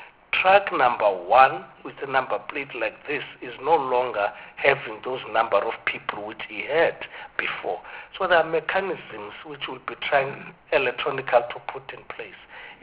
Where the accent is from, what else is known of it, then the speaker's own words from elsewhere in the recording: South Africa; I'm a South African, but my chief is on that other side.